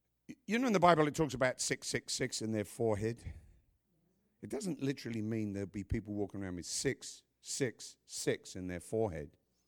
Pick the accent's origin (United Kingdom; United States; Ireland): United Kingdom; England; Her stories of coaches are great because we're English. We didn't have coaches.